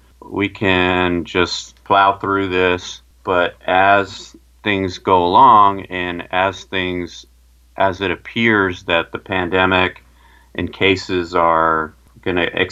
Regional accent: Brownsville, Texas, United States; had gone to my hometown of Texas, Brownsville, Texas, to help out in a COVID ICU down there in a small community hospital.

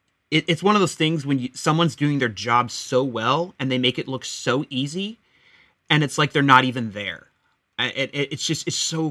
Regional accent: St. Louis, Missouri, United States; I'm a St. Louis Cardinals fan. Like, that's, I grew up in St. Louis.

